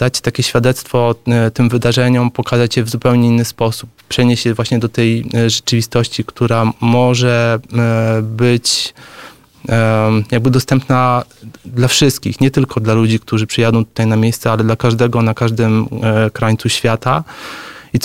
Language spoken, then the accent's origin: Polish; Warsaw, Masovian Voivodeship, Poland; ja jestem rodowitym warszawiakiem